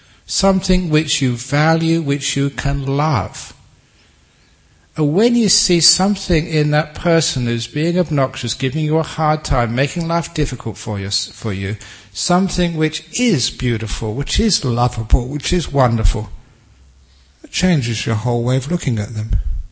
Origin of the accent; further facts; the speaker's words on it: England, United Kingdom; I'm English